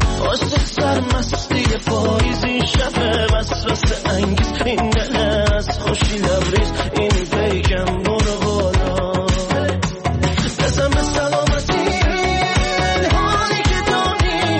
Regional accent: northern Iran, Iran; خودم شمالیم

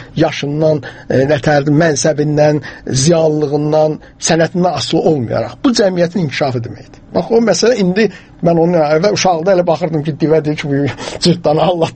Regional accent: Baku, Azerbaijan; mən özüm Bakıda böyümüşəm, Bakı kətlərini böyümüşəm, Noruz bayramını görmüşəm.

